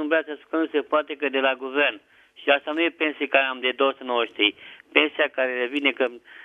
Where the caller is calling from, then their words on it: Motru, Gorj County, Romania; din Motul Gorj.